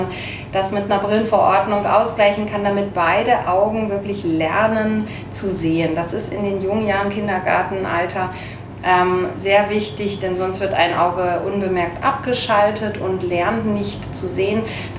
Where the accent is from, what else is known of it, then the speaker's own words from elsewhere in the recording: Bremen, Germany; born there; also born or lived in Munich; Ich komme ursprünglich gebürtig aus Bremen und habe in München an der Technischen Universität Albrechts der Isar meine Ausbildung gemacht.